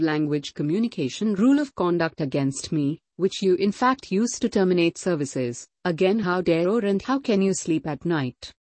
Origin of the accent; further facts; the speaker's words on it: San Bernardino, California, United States; born there; I was born on September 1, 1965 in San Bernardino, California